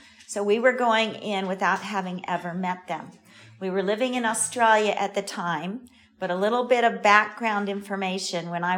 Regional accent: Arizona, United States; And I grew up in Arizona, and we had citrus trees.

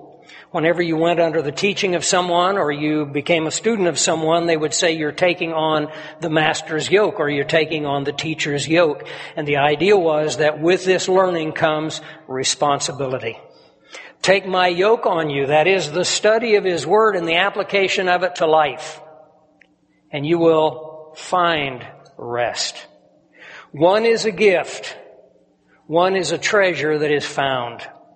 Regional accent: Kansas, United States; I grew up on a farm. The conditions that I grew up in the Flint Hills of Kansas back in the 1950s were actually pretty much like the 1800s.

